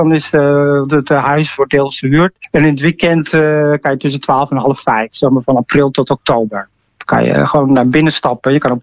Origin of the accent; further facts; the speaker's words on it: Marknesse, Flevoland, Netherlands; now in Amstelveen, Netherlands; ik kom zelf uit de Noord-Oostpolder, een dorp Marknesse. Maar ik woon zelf in Amstelveen, dus vlak bij Wester-Amstel.